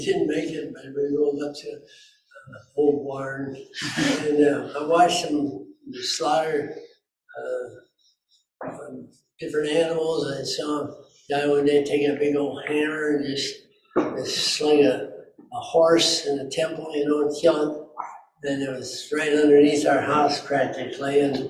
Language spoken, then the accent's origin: English; Muscatine, Iowa, United States; And then I got some pictures, a picture of Muscatine, my hometown on the river. Muscatine, Iowa. And I think that's probably where I should start. I was born April 5th, 1930.